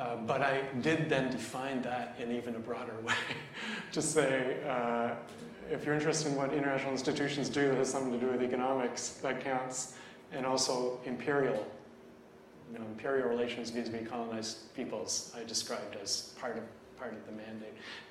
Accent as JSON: {"language": "English", "country": "Canada", "said": "Like, I'm from Canada"}